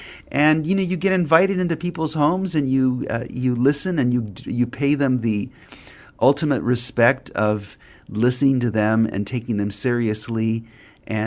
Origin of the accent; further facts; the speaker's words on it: United States; I grew up in the United States when we were sending people to the moon.